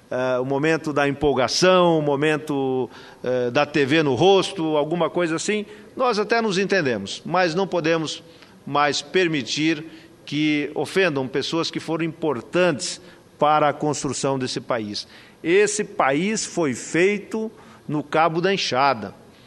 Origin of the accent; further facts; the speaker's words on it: Paraná, Brazil; Lá no interior do Paraná, onde eu nasci, onde eu vivi, eu nasci tenho 55 anos.